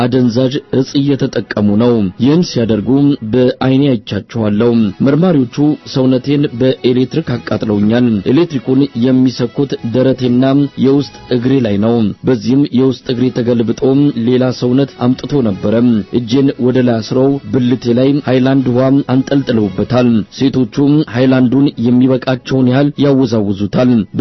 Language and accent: Amharic; Amhara, Ethiopia; የሰሜን ጎንደር ተወላጅ ነኝ።